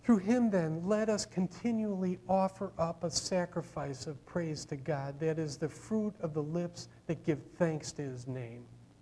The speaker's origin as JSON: {"language": "English", "town": "Chicago", "region": "Illinois", "country": "United States", "said": "Even if I was, and I'm from Chicago, and he's still probably not thinking about my soul."}